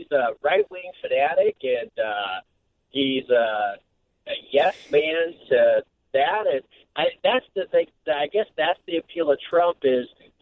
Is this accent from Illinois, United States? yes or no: yes; Illinois, United States; I come from Central Illinois.